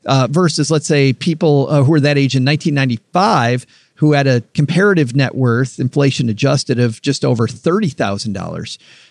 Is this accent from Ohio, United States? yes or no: no; Michigan, United States; So being from Michigan, of course, growing up in Michigan